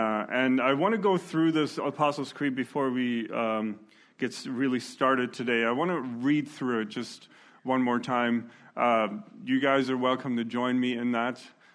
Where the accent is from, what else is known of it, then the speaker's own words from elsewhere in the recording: Germany; English is a second language; also born or lived in Estonia; now in Canada; I wasn't born in Canada. I was born in Estonia, 1987. The Soviet Union was still a thing. I was about 9 months old, 1988, we moved to Germany. I grew up among other immigrants